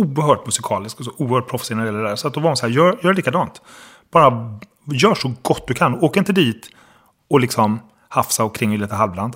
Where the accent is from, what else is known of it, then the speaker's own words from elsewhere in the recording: Halmstad, Halland County, Sweden; Jag var enda pojken i flickkören hemma i Halmstad.